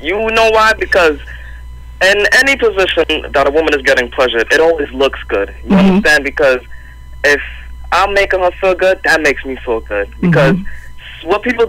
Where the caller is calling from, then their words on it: Brooklyn, New York, United States; I'm calling from Brooklyn, New York, you know.